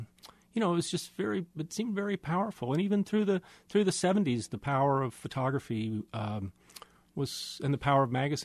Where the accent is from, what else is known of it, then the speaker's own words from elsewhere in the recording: Kansas City, United States; as a kid, I spent a lot of time on my grandparents' farm just west of Topeka, and yet I grew up here in Kansas City.